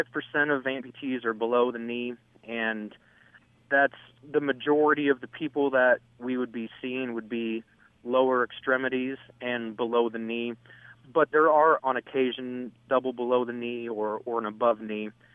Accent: Nokomis, Illinois, United States; now in St. Louis, United States; That's right. Born and raised in Nokomis, class of 96.

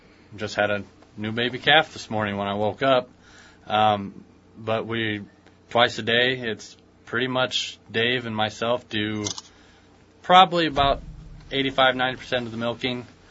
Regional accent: Illinois, United States; I grew up in Iroquois County, which is northeast of here, kind of south of Chicago. I grew up on a dairy farm.

